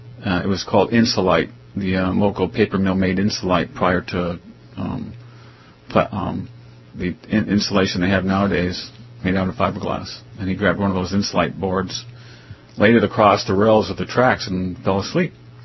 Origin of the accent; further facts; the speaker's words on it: International Falls, Minnesota, United States; When I was growing up in International Falls, Minnesota, my dad was a border patrolman on the border there.